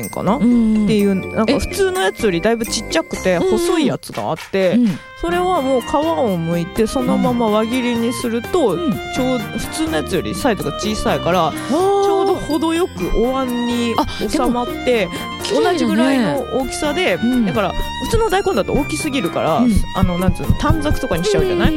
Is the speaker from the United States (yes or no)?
no; Kansai, Japan; まあ私が関西出身で